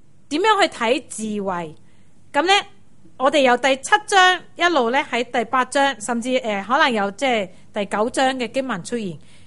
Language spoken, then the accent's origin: Chinese; China; 这个观念呢是我们中国人的观念